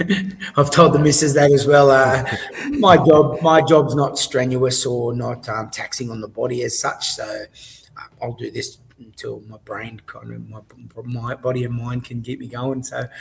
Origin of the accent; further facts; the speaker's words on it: Logan, Queensland, Australia; I grew up in Logan, and 99% of my friends went the wrong way.